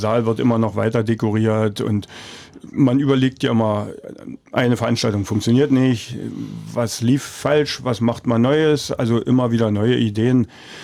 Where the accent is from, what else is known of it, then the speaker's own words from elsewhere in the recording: Forst, Brandenburg, Germany; ich bin in Forst geboren und ich denke mal, ich werde auch hier bleiben.